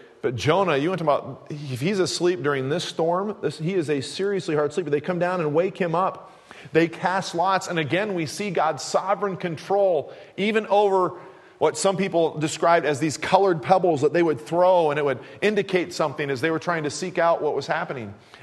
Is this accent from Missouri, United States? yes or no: yes; Kansas City, Missouri, United States; I grew up in Kansas City, Missouri, you know, Kansas.